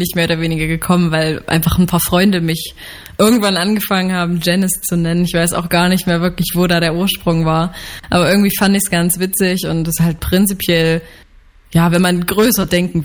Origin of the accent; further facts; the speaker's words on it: Staßfurt, Saxony-Anhalt, Germany; genau, ich komme aus Staatsfurt.